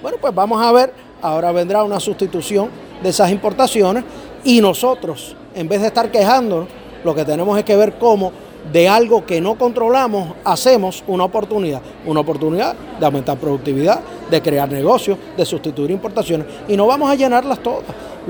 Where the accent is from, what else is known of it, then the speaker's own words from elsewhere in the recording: United States; somos americanos, que hablamos dos idiomas, que somos hispanos.